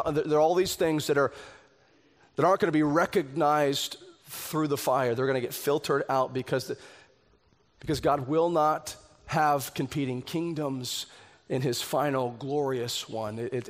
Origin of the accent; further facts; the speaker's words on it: United States; I'm an American. I have so much.